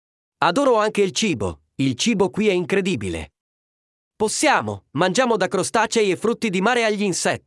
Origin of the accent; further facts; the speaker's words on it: Ecuador; E ad essere sincero, amo il mio paese. L'Ecuador è un paese bellissimo, ma soprattutto abbiamo una grande varietà di culture e persone